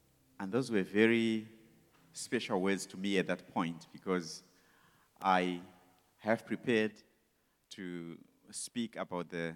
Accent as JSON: {"language": "English", "country": "Zimbabwe", "lives_now": "Malawi", "said": "We are coming from Malawi. That's where the Lord has called us. But we're originally from Zimbabwe."}